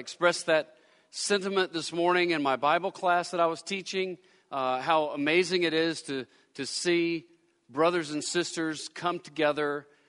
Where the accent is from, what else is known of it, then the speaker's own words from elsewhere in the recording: United States; now in Florida, United States; Not because I'm an American, not because I live in Florida, not because I'm a male, not because I'm white